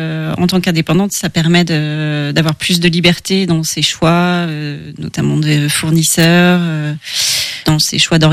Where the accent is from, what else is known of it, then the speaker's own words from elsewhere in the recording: Angers, Pays de la Loire, France; Et je suis angevine. J'ai fait un petit passage à Paris, mais je suis revenue...